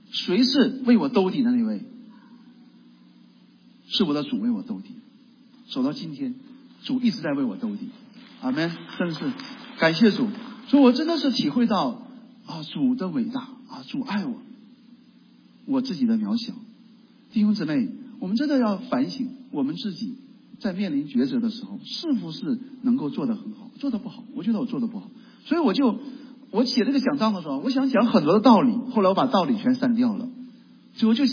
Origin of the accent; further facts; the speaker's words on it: China; 我们从中国来，你上网上看，你看微信上看